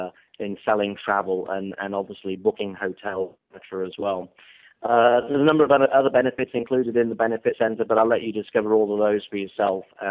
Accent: England, United Kingdom; and I'm English, so the expression was, if you count the pennies, they make the pounds.

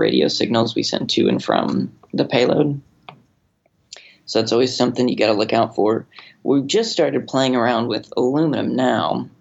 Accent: Grand Junction, Colorado, United States; moved away as an adult; now in United Kingdom; Yeah, I'm from Colorado, actually. The western slope of Colorado, a little town called Grand Junction.

